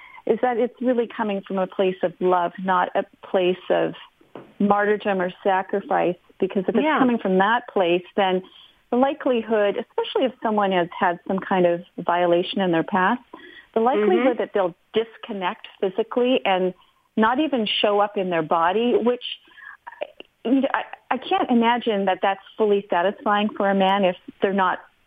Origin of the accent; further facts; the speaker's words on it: Ireland; I come from Ireland, and that's I grew up with.